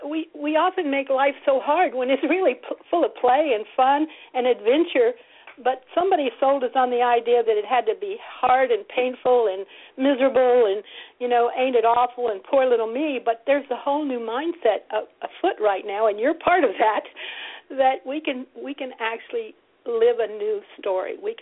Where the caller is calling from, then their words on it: California, United States; I'm in California. I'm in Orange County, California, right near the Pacific Ocean.